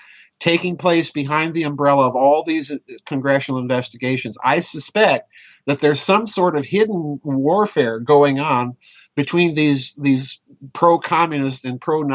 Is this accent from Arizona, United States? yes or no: no; South Dakota, United States; I'm from South Dakota, and our senior senator at the time, Senator Munt, well known